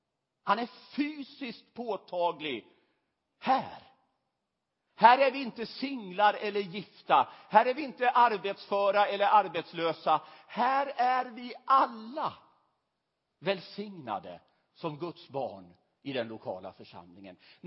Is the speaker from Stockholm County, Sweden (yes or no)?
no; Västerås, Västmanland County, Sweden; Jag är uppväxt i Västerås.